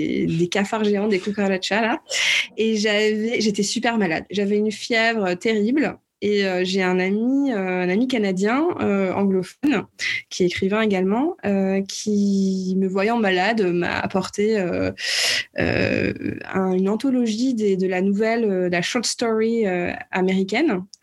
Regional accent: Le Mans, Pays de la Loire, France; je suis française, je suis née au Mans, j'ai grandi au Mans dans des ateliers de peinture, puisque mes parents étaient peintres

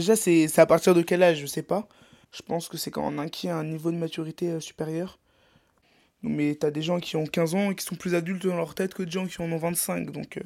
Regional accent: Brittany, France; Ouais, je suis breton. Oui, j'aime les crêpes, j'aime le beurre salé, donc oui, je suis breton.

